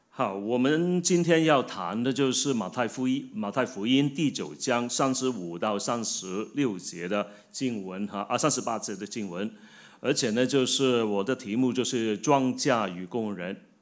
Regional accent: Hong Kong; also born or lived in Melbourne; 我们从香港来，香港到墨尔本，墨尔本又回香港，香港又回来

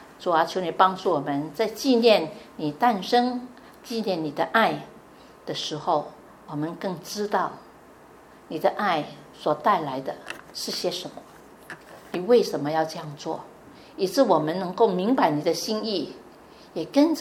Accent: Vietnam; 我最近回去越南，我是越南长大的，你不知道知道吗？虽然是华人，但是我在那边生那边长啊。我回去越南

